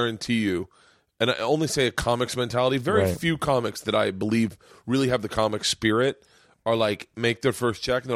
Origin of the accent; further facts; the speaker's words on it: Florida, United States; I grew up in Florida, so like